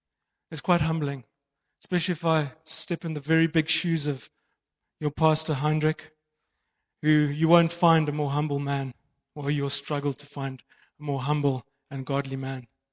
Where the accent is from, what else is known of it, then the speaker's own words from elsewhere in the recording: Harare, Zimbabwe; I don't speak any Afrikaans at all. Not one word. I was born in Zimbabwe, Harare. Went to school there, then went to UCT, which is an English university. I then went and worked in London, been over to the States.